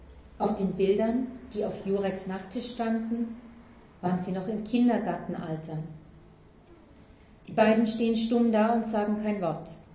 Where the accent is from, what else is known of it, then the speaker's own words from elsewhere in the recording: Germany; Ich bin Deutsche, und als ich Jurek kennenlernte, steckte ich mitten in der geborgensten Jugend, die man sich überhaupt vorstellen kann. In einem kleinen Dorf mit netten Eltern und vielen Geschwistern.